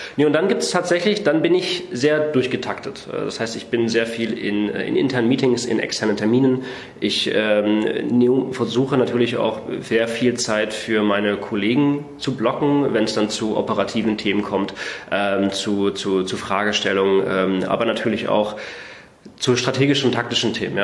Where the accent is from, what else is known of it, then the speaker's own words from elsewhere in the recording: Saxony-Anhalt, Germany; Ich bin im Osten aufgewachsen, in Sachsen-Anhalt. Erst auf einer Militärbasis von der NVA, weil mein Vater war bei der NVA, war Major, das heißt Offizier.